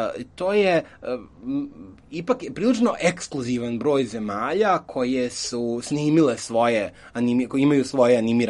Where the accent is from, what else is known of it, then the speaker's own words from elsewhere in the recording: Serbia; Ja se sjećam da je to mene zaista kao dijete u Srbiji 90-ih godina duboko pogađalo kao nepravda.